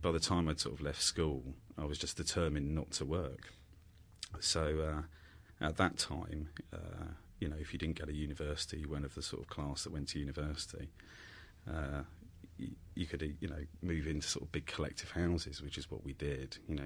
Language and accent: English; Slough, South East England, United Kingdom; I sort of grew up in, well, I was born in Slough in the mid-70s.